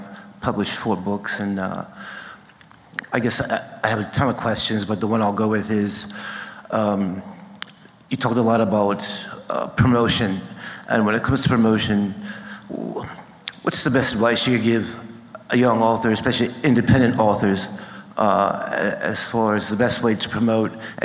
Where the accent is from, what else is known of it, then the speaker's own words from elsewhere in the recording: Walton-on-Thames, South East England, United Kingdom; I'm from Walton-on-Thames, just outside of Surrey.